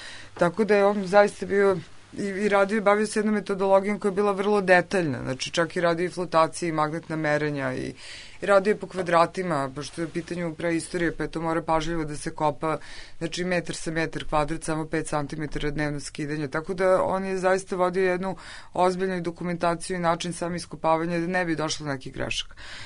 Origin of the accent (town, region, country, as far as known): Serbia